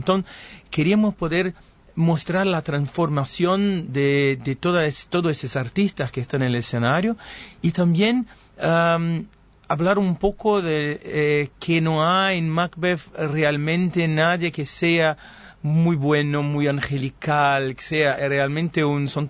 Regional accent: Rio de Janeiro, Brazil; Spanish is a second language; Soy de Río, por supuesto.

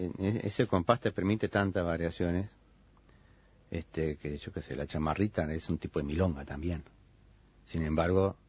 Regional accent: Germany; me crié, me tocó criarme en Alemania, dado el exilio político de mi familia.

